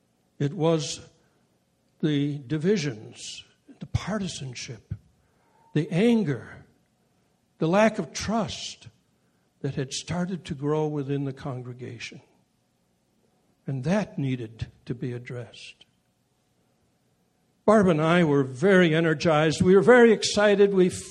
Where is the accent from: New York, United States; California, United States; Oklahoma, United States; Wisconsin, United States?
California, United States; and I had just taken a very troubled church in the Detroit area of Michigan, and it was winter, and we're from California.